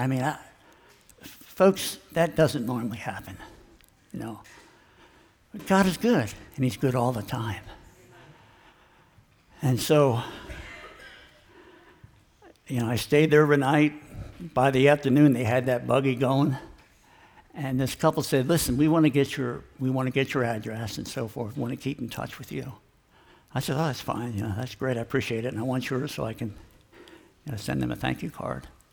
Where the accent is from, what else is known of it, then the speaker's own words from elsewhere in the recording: Philadelphia, Pennsylvania, United States; see, I'm from Philadelphia area, north of Philly, about 40 miles.